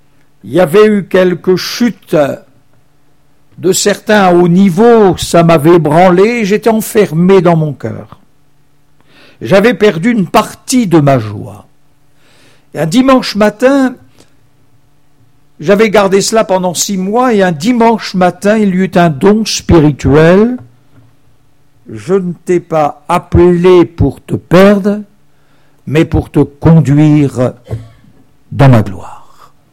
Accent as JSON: {"language": "French", "town": "Charleroi", "region": "Wallonia", "country": "Belgium", "lives_now": "Nantes, France", "said": "Monsieur, je viens de Charleroi."}